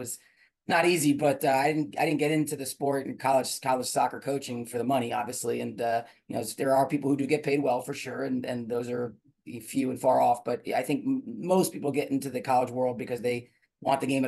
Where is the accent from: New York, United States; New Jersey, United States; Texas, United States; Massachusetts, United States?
New Jersey, United States; Clinton; Like, I'm from a little small town called Clinton, New Jersey. It's in the sticks of Jersey, which people don't believe exists.